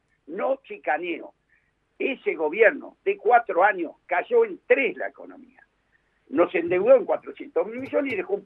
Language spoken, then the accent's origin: Spanish; Argentina; Así que yo estoy orgulloso de esa, como argentino